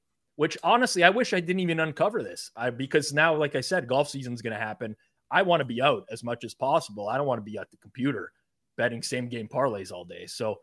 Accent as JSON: {"language": "English", "country": "Canada", "said": "sacrilegious to say as a Canadian"}